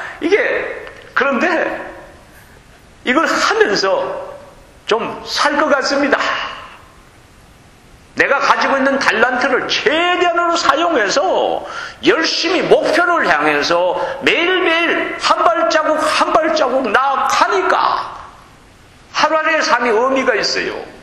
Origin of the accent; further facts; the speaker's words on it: Gyeongsang, South Korea; 제가 경상도 사람이라 아직 이게 발음